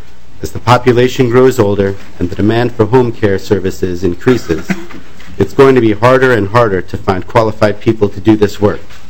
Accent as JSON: {"language": "English", "town": "Minneapolis", "region": "Minnesota", "country": "United States", "tie": "born or raised there", "said": "I'm born and raised in South Minneapolis."}